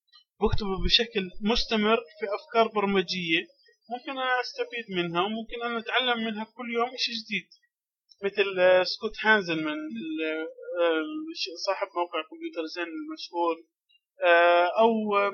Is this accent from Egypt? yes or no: no; Jordan; في مجتمعنا العربي خصوصا عندنا في الاردن احنا هون